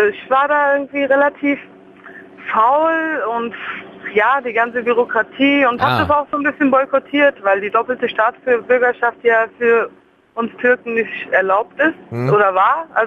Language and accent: German; Frankfurt am Main, Hesse, Germany; born there; Ich bin in Frankfurt am Main geboren.